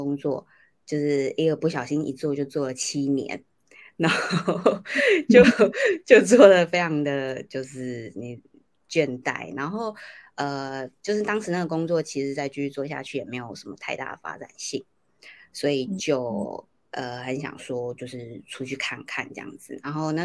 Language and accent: Chinese; Taiwan; moved away as an adult; now in Australia; 然后对，刚刚有说我是台湾人，然后我现在住在澳洲，然后我是在29岁的时候，那时候第一次一个人来这边打工度假